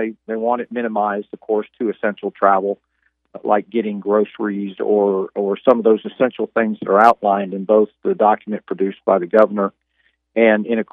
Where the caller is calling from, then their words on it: Chapman, Kansas, United States; I'm following the direction of the governor and staying at home and working from home here in Chapman, Kansas.